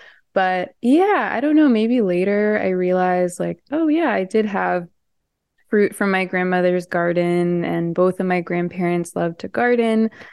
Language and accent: English; St. Louis, Missouri, United States; Yeah, so I'm from St. Louis, Missouri, and my parents were not hippies at all.